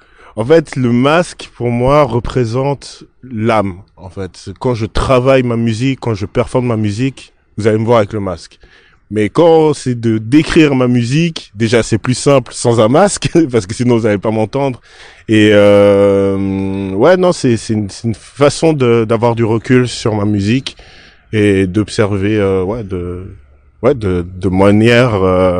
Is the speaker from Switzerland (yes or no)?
yes; Switzerland; Et en Suisse, je suis un Congolais. Donc moi, ça me va, j'arrive à jongler des deux. Je dirais que j'ai une éducation suisse parce que voilà, je suis né en Suisse. Mais je sais que le cœur, le sang, la sensibilité musicale, ça vient du Congo